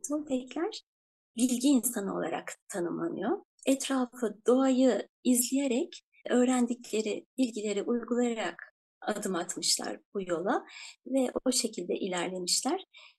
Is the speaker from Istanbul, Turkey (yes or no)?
yes; Istanbul, Turkey; İstanbul'da doğdum, büyüdüm.